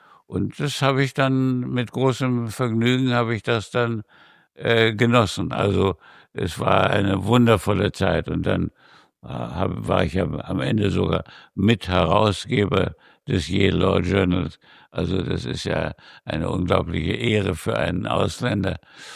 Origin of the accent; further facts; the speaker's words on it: Germany; Aber ich war Deutscher und wollte es immer bleiben.